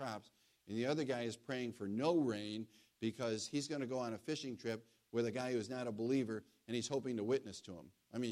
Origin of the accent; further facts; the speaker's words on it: Buffalo, New York, United States; And I'm from Buffalo, so this all resonates with me.